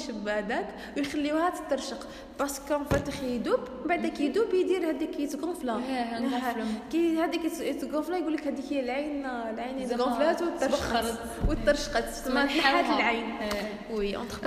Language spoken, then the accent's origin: Arabic; Algeria; احنا نديروها جزائريين